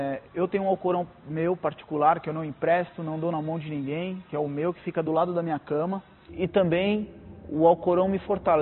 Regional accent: Brazil; eu sou brasileiro, não sou de família muçulmana

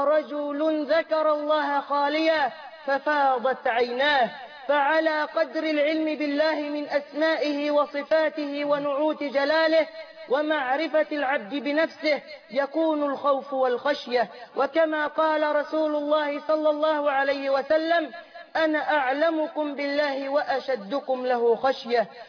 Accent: Egypt; بلدنا مصر

